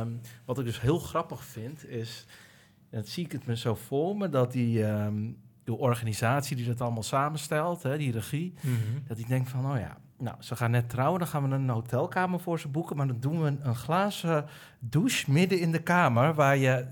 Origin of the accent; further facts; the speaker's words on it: North Holland, Netherlands; Ja, die komt uit mijn gebied.